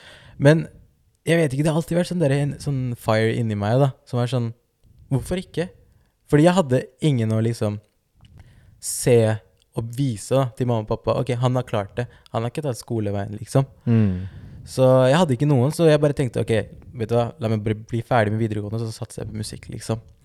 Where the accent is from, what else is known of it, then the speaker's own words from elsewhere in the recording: Oslo, Norway; fordi jeg er liksom fra Groruddalen